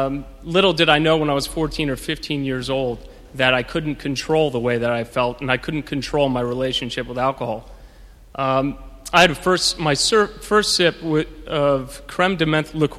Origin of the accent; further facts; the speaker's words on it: New York City, New York, United States; also born or lived in Virginia; I was born in Virginia, but grew up here in New York City.